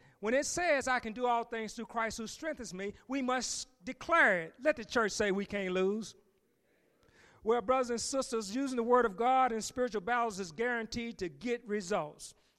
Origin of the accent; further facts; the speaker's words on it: Huntsville, Alabama, United States; I remember growing up in Huntsville, Alabama there, my mom used to turn on the radio, the gospel hours.